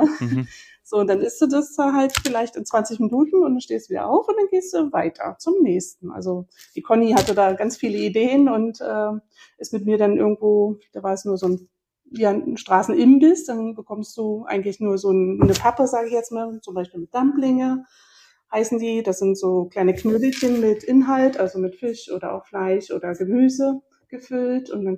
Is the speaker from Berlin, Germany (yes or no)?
yes; Berlin, Germany; wir kommen zwar aus Berlin hier